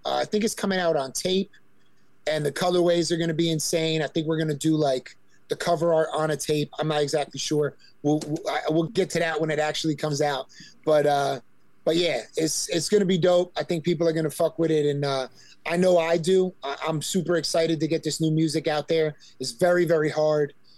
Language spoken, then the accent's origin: English; New Jersey, United States; And like, we're from Jersey.